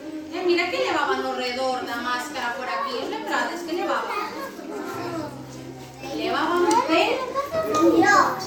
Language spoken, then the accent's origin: Galician; Viana do Bolo, Galicia, Spain; No meu pobo en Viana do Bolo chamábanselle mascaretas.